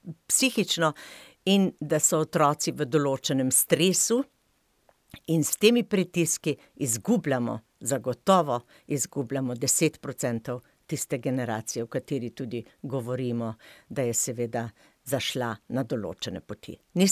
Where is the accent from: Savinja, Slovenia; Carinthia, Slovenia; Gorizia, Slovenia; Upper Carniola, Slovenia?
Carinthia, Slovenia; v bistvu jaz prihajam iz Koroške